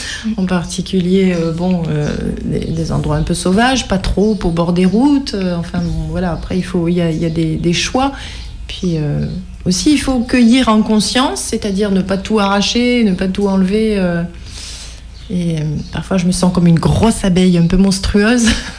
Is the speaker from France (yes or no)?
yes; Guadeloupe, France; moi je suis née en Guadeloupe, je suis d'origine guadeloupéenne